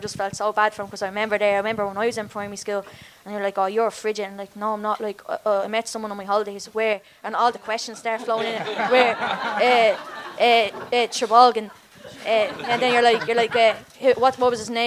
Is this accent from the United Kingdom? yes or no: no; Dublin, Leinster, Ireland; it's based really around like my life and like growing up in Coolock.